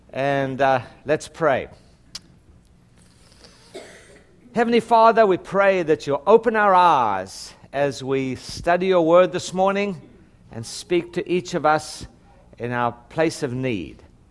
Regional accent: South Africa; I was born and raised in South Africa, as most of you know.

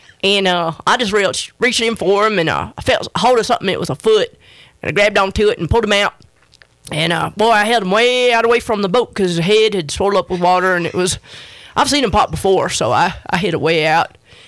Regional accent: Houston, Texas, United States; Yeah, I grew up in Houston, which is it's like the hot, hateful, racially divided oil boom town.

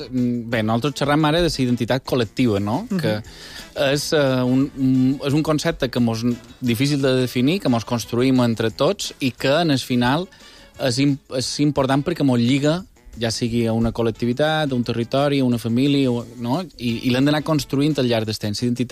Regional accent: Palma, Balearic Islands, Spain; Pues jo som de Palma i bé, ara som professor d'institut i m'he anat formant a Barcelona i a l'estranger.

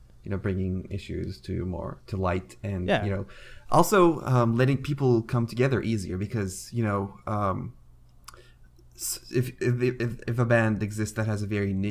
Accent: Turkey; I'm from Turkey, and the music scene in Turkey was pretty similar as well

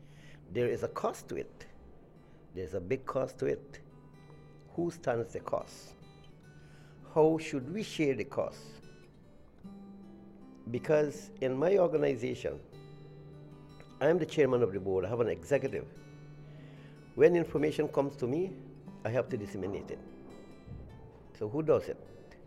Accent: Guyana; I am from South America, Guyana. And I represent the Makushi and Wapishana nations or tribe.

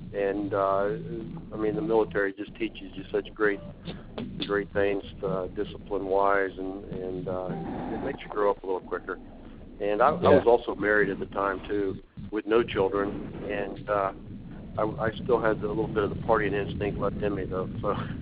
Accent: Florida, United States; a couple of different places in Florida. So I'm a Florida native.

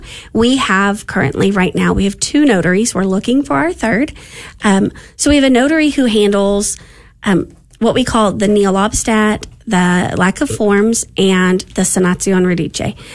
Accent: Fort Worth, Texas, United States; So I grew up in the Diocese of Fort Worth.

